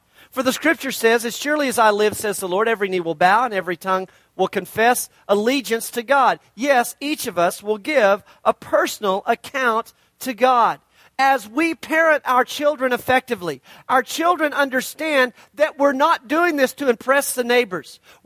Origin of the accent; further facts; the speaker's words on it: Amarillo, Texas, United States; I'm from Amarillo. I spent 30 years of my life in Amarillo